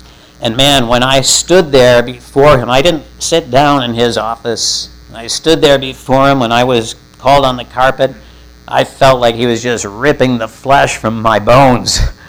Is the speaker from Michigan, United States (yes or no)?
yes; Detroit, Michigan, United States; We were raised in Detroit, my wife and I.